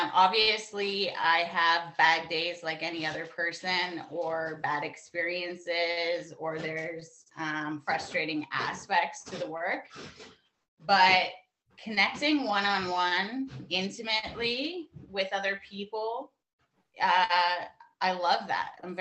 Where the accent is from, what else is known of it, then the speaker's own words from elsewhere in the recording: Canada; Born and raised in Canada.